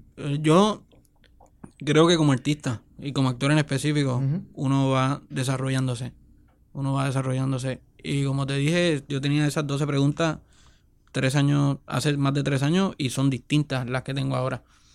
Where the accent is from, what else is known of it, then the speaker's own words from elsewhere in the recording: Puerto Rico; nosotros como puertorriqueños